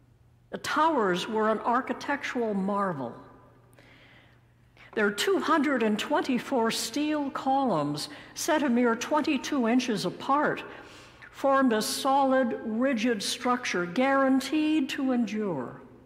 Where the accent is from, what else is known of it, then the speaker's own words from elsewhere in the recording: California, United States; Even as a child growing up in California, I was fascinated with the maxim, e pluribus unum, out of many, one.